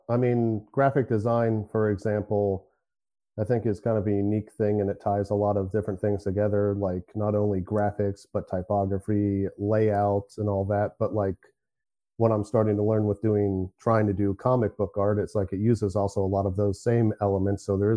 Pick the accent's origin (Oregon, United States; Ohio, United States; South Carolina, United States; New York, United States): Ohio, United States; New Concord; also born or lived in Columbus; So I was born in Columbus, Ohio. But my parents got divorced when I was, I don't know, six, something like that. Let's just say six. So I moved to New Concord, Ohio